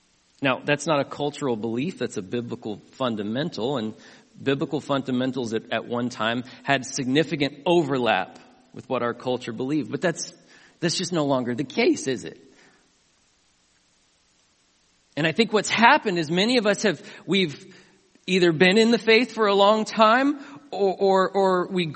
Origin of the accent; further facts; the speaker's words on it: California, United States; I grew up in California. We've been a post-Christian nation for a long time, haven't we?